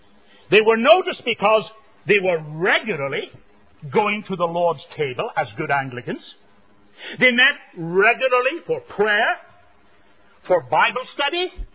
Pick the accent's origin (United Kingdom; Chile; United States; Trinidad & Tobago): United Kingdom; Enniskillen, Northern Ireland; I know Epworth better than my hometown of Enniskillen.